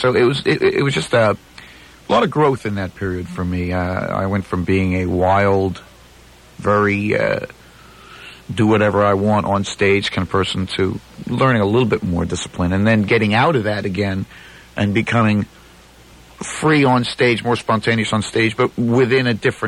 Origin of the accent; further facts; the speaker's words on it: Ocean Grove, New Jersey, United States; I grew up in Ocean Grove. I mean, I'm sure still today they can go out in Ocean Grove.